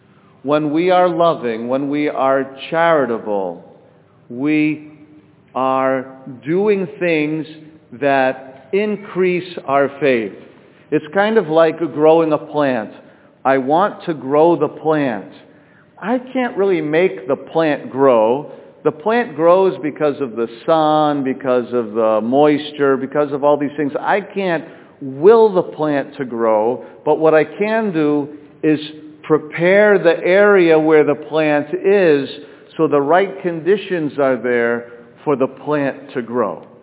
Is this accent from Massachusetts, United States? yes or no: yes; Boston, Massachusetts, United States; also born or lived in Louisville; but where I was in Louisville or where I grew up in Boston, it gets cold.